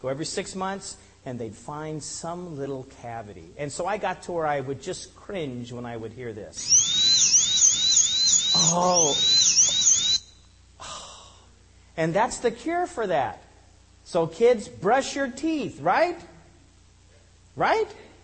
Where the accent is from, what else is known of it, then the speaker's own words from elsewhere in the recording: Denver, Colorado, United States; now in Washington, United States; I used to live in Colorado. I was born in Denver, grew up there, but I don't live there anymore. I live in Washington, so I'm an ex-Colorado.